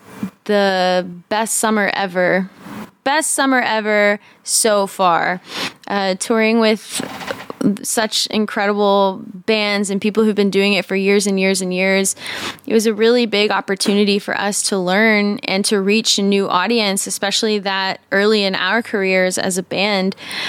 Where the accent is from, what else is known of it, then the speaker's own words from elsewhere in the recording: Austin, Texas, United States; because we grew up in Austin and grew up going to that festival year after year